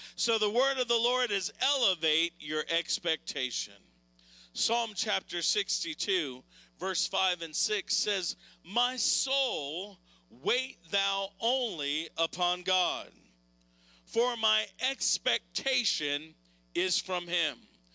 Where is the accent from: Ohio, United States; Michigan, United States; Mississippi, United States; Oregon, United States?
Ohio, United States; Dayton; also born or lived in Tulsa / Colorado; We grew up in Ohio. We lived and were born and raised in Dayton. And I went off to Oral Roberts University, so I spent some time in Tulsa